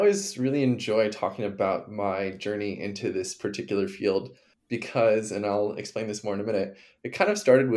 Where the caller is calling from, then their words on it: Halifax, Nova Scotia, Canada; Yeah, so I'm joining from Halifax, Nova Scotia, which is located in Mi'kma'ki, the ancestral and unceded territory of the Quebec peoples.